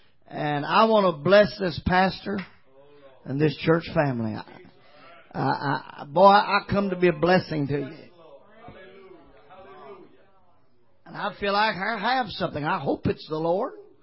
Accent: Morton's Gap, Kentucky, United States; I'm from Morton's Gap, Kentucky. Now you don't get no country than that. Hallelujah. When you're from Morton's Gap, Kentucky, and you leave there, anywhere you're going, you're going up.

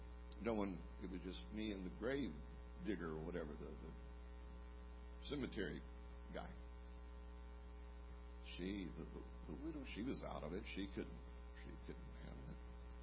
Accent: Brazil; English is a second language; You know, I grew up in Brazil.

